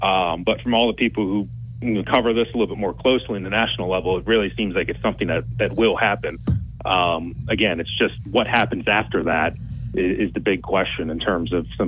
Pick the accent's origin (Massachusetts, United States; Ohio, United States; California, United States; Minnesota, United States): Massachusetts, United States; I mean, I grew up in Massachusetts.